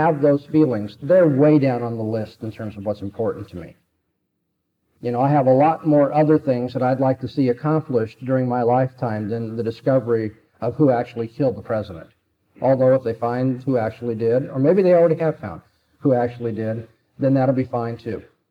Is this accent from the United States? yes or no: yes; United States; But I am, as an American, of course, appalled